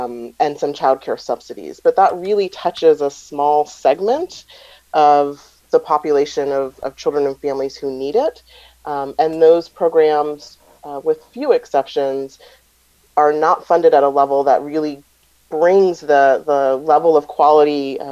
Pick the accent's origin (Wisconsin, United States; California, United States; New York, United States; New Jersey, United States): California, United States; in states like my home state of California